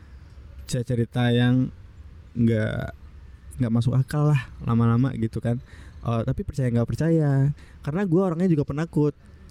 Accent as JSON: {"language": "Indonesian", "town": "Padang", "region": "West Sumatra", "country": "Indonesia", "tie": "born or raised there", "said": "gue waktu kecil tuh kan gue di Padang gitu ya."}